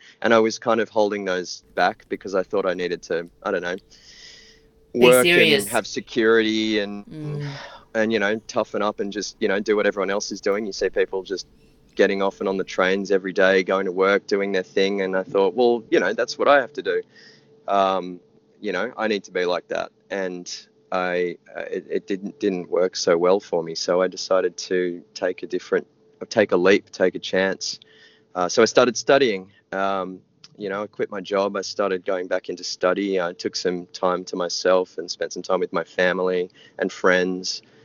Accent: Sydney, New South Wales, Australia; also born or lived in Melbourne; Well, I'm from Melbourne originally. I was born there, but I was raised in Sydney.

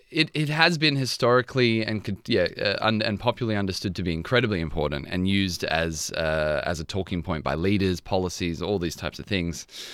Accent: Bankstown, New South Wales, Australia; My mother's Macedonian, my dad's of Irish descent. Growing up in Bankstown, living across the road from my bubba, which is grandmother in Macedonian

